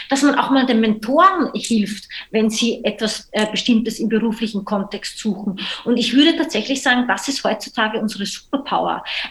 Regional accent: Austria; now in Berlin, Germany; ich bin 38 Jahre, bin gebürtige Österreicherin, lebe aber jetzt mittlerweile schon seit mehr als 10 Jahren in Berlin

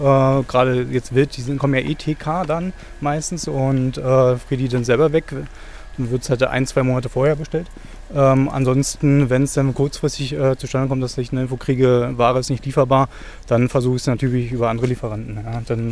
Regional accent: Brandenburg, Germany; ich komme aus dem Umland von Berlin

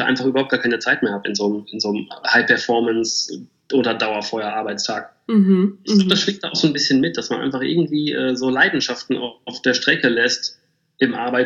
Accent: Bielefeld, North Rhine-Westphalia, Germany; born there; ich bin erstmal bin ich geborener Bielefelder

